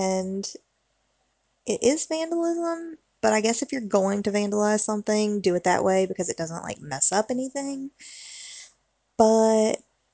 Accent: Southeastern United States, United States; accent: southern; If it's not obvious by my accent, I'm from the southeastern United States. I have lived in most of the southern states, and I've been here all my life, so I'm very southern

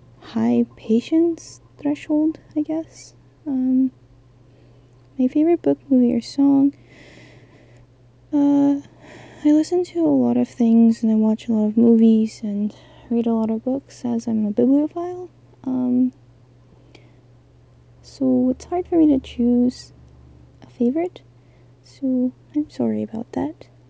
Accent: United States; 20 years old and I'm an American currently in college.

